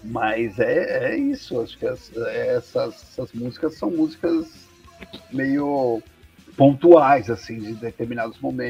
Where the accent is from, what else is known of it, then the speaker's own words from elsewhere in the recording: São Paulo, Brazil; eu sou da periferia de São Paulo